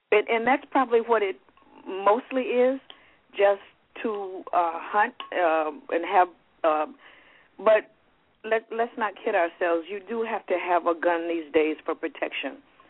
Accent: the South, United States; I grew up in the South, Eric, and guns were a way of life.

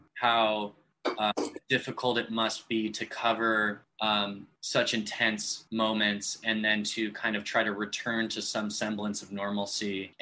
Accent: Los Angeles, California, United States; I was born and raised in Los Angeles, yeah. I left when I went to college

